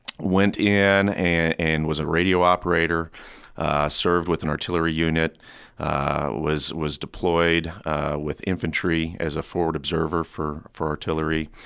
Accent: North Platte, Nebraska, United States; Born and raised here in North Platte. … in my clan that actually lives here.

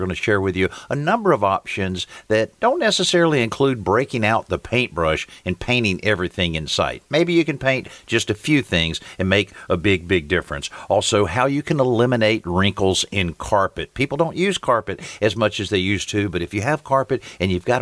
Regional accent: Marianna, Florida, United States; the shows we did down in my hometown of Marianna, Florida

